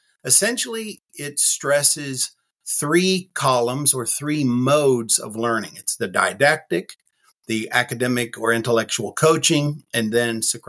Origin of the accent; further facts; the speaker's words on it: Richmond Hill, Georgia, United States; also born or lived in Hardeeville, South Carolina; spent the other part of my childhood growing up in Richmond Hill, Georgia, Hardeeville, South Carolina area. I graduated from Richmond Hill High School back in the day.